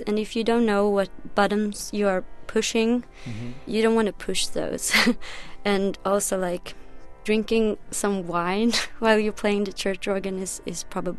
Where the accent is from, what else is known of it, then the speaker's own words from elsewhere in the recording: Gothenburg, Västra Götaland, Sweden; Gothenburg is my city where I grew up in Sweden.